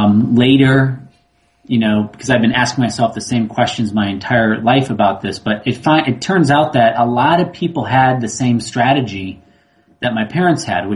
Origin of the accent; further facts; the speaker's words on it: Barrington, Illinois, United States; I grew up in the Midwest. Actually, I grew up in northwest suburb of Chicago, Barrington.